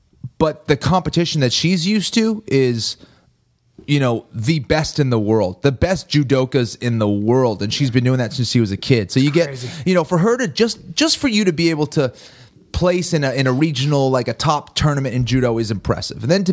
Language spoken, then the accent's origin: English; Boston, Massachusetts, United States; moved away as an adult; now in Los Angeles, United States; I live in Hollywood now. It's crazy. I never would have thought that I would be saying that, but yeah, I'm from Boston.